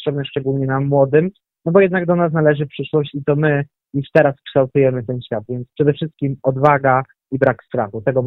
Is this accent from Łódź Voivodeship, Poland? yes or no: yes; Łódź, Łódź Voivodeship, Poland; nie pochodzę z decyzji kalickiej, jestem z Łodzi, ale jednak do Kalisza mnie przyciągnęło już po raz kolejny.